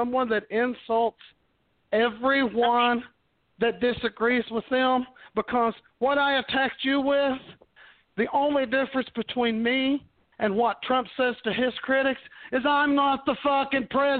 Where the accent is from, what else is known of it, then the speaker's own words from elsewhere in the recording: Louisville, Kentucky, United States; born there; I was born in Louisville, Kentucky. And I tell you what, Kentucky is about the most racist place on the planet.